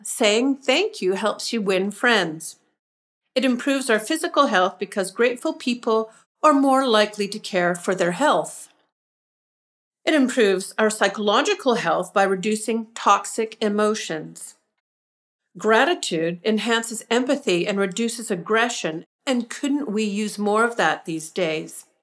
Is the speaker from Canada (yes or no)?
yes; Vancouver, British Columbia, Canada; moved away; Next month, it'll be 2 years since I've been back to my hometown of Vancouver. And that is the longest I've been away from Canada since I left some 18 years ago.